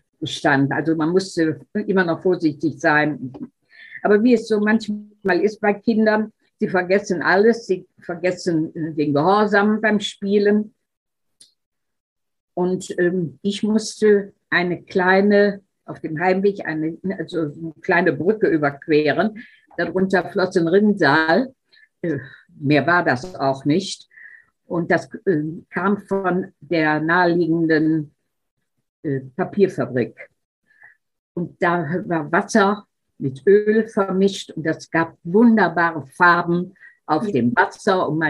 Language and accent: German; Wuppertal, North Rhine-Westphalia, Germany; born there; also born or lived in Cologne / Weserbergland; now in Hamburg, Germany; Geboren wurde ich in Wuppertal, habe aber 45 Jahre in Köln und im Kölner Umland gewohnt. Und seit 15 Jahren bin ich also Wahlhamburgerin.